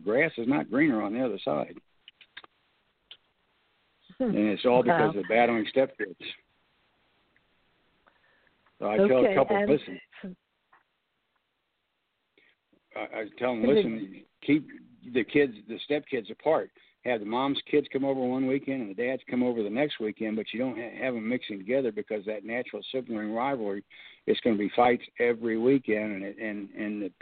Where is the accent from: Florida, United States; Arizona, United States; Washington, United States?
Florida, United States; Jacksonville; I'm starting out in my hometown of Jacksonville.